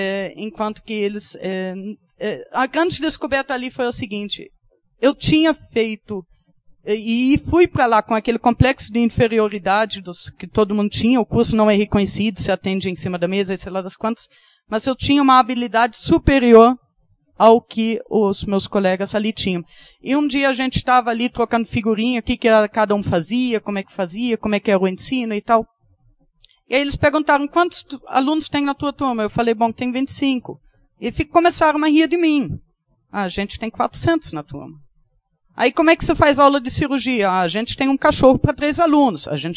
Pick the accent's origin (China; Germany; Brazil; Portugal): Germany; Portuguese is a second language; se alguém sabe eu sou alemã, ele vai perguntar isso